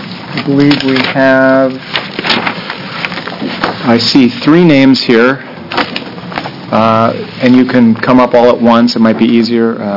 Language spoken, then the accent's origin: English; Los Angeles, California, United States; I grew up in Los Angeles